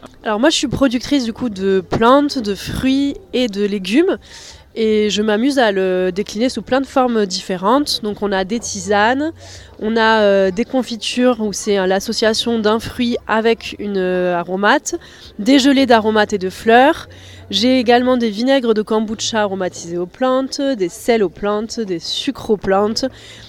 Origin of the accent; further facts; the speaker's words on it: Occitanie, France; Donc je suis revenue dans l'Auragais, qui est un peu ma terre natale.